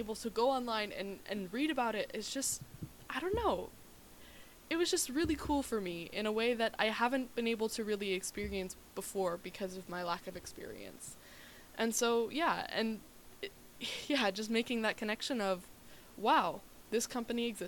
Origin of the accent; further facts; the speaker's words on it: United States; I mean, obviously, as an American, like, that's really cool to me.